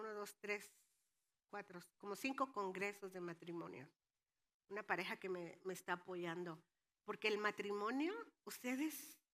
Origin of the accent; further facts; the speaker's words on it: Mexico City, Mexico; Soy del DF, soy chilanga, pero ya me supo.